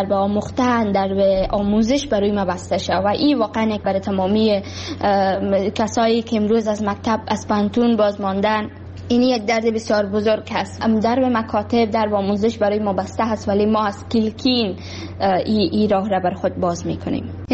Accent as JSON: {"language": "Persian", "region": "Kabul", "country": "Afghanistan", "tie": "born or raised there", "also_born_or_lived": "Baghlan", "said": "در سال 2005 در ولایت بغلان به دنیا آمدم و در سای ابتدایی خود را همچنان در کابل خواندم"}